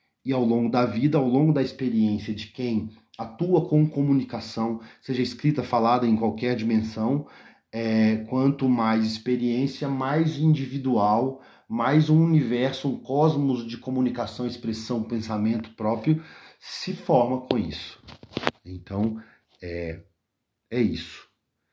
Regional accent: Minas Gerais, Brazil; accent: mineiro; eu consigo misturar um mineiro, um sotaque com gírias e forma de construção e articulação das palavras e do pensamento, que é de raiz mineira rural, com uma formação acadêmica.

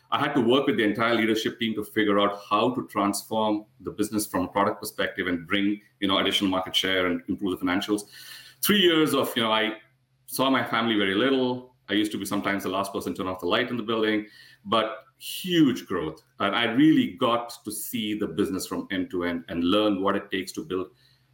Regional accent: Bangalore, Karnataka, India; That's where I grew up in India.

